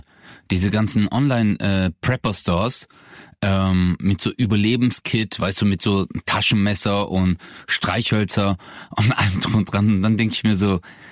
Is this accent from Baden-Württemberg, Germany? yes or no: yes; Stuttgart, Baden-Württemberg, Germany; ich komme ja aus Stuttgart.